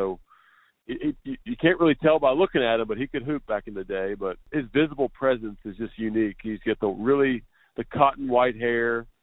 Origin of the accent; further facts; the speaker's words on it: Butler, Kentucky, United States; I was from Butler, Kentucky.